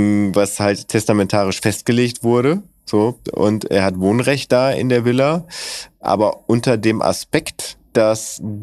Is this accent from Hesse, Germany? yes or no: no; Bielefeld, North Rhine-Westphalia, Germany; Wir sind halt alle Bielefelder